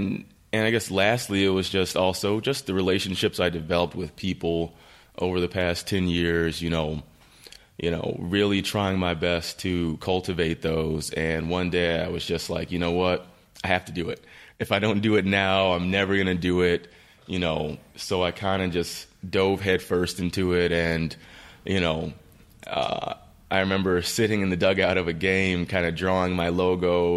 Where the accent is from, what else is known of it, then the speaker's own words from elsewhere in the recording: Gary, Indiana, United States; Well, I'm a region guy. I'm from Gary, Indiana, born and raised. Both my parents are from there.